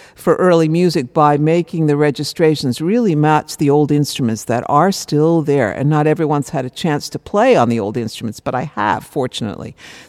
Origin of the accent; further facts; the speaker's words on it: Friesland, Netherlands; We are from Friesland, I'm proud to say. We're from the Netherlands.